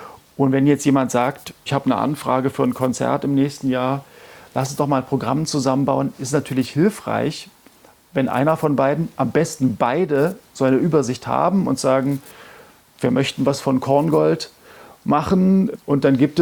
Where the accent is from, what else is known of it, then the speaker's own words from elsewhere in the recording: Weimar, Thuringia, Germany; in einem Schloss nahe meiner Heimatstadt Weimar, Schloss Ettersburg